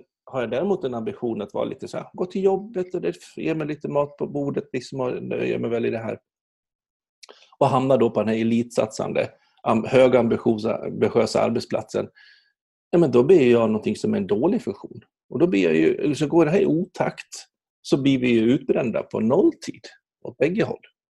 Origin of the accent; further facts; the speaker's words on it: Borlänge, Dalarna County, Sweden; inte från Leksand, utan jag kommer från Borlänge. Borlänge. Som är en bruksort, för er som inte vet det.